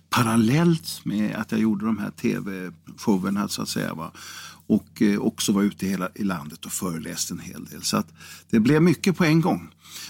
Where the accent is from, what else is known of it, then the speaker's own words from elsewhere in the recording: Karlskoga, Örebro County, Sweden; born there; Ja, i Karlskoga, eller Degerfors var ju min födelseort. Men själva lasarettet i Karlskoga, där var det där som jag klämdes ut. Men det är Örebro län, så det var inte alldeles galet.